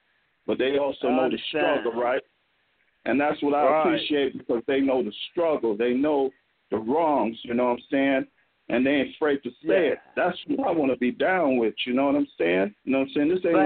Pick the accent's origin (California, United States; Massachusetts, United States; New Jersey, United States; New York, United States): California, United States; San Francisco; from San Francisco.